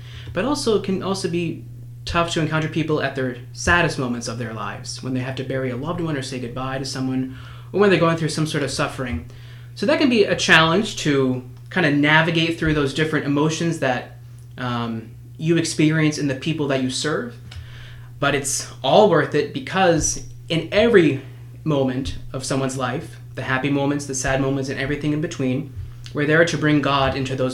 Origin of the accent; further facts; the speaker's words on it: France; I'm French.